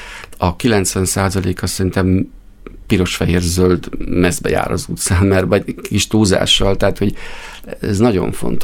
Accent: Hungary; now in Australia; ott élek tizenvalány éve, hogy nekem ott van az életem közöttük. Amikor hazajövök, én magyar is vagyok, ausztrál is vagyok, inkább persze magyar vagyok, de az életem ott van kint most jelen pillanatban

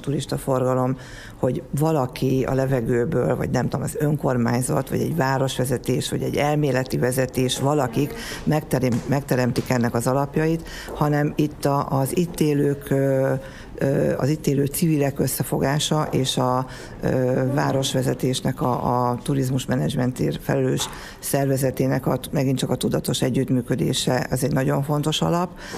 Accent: Miskolc, Borsod-Abaúj-Zemplén, Hungary; szerencsések vagyunk, hogy miskolciak vagyunk

